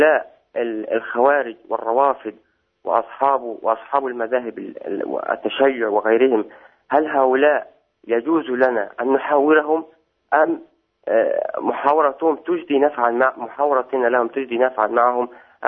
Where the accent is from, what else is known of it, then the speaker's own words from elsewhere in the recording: Egypt; وماذا تقول فضيلتكم في هؤلاء الذين يحاولون نشر مذاهبهم الهدامة عندنا في مصر الحبيبة؟